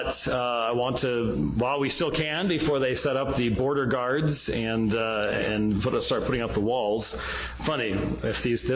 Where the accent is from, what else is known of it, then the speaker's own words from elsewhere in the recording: Phoenix, Arizona, United States; I am from Phoenix, Arizona.